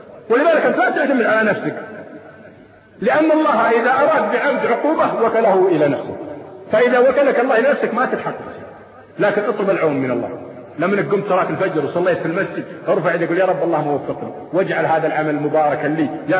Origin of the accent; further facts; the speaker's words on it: Eastern Province, Saudi Arabia; قلت أنا والله من أهل الشرقية ورايح للشرقية